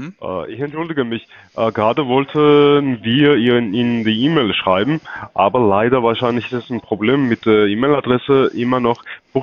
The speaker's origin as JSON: {"language": "German", "town": "Wroclaw", "region": "Lower Silesian Voivodeship", "country": "Poland", "tie": "born there", "second_language": "German", "said": "Ich bin in Wroclaw geboren eigentlich."}